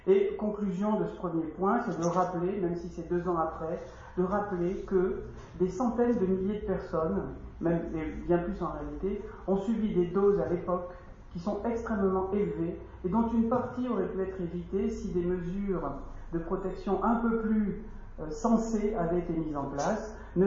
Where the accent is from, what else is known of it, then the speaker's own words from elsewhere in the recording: France; Ça aussi, ça nous a profondément choqués en tant que Français